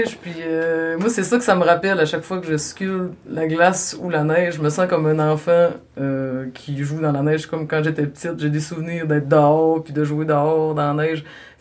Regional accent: Saguenay, Quebec, Canada; parce qu'on vient de Saguenay.

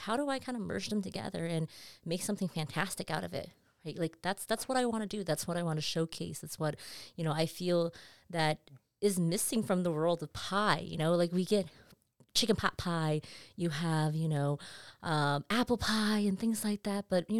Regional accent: California, United States; So, yeah, so growing up in Central California, we had a huge Filipino population, so there was a lot of Filipino food that we ate.

